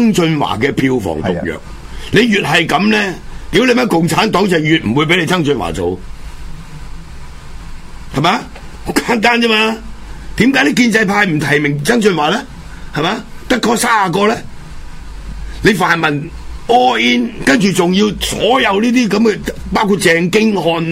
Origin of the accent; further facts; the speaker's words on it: Hong Kong; 但系我哋香港人就全部做捻晒工具投票嘛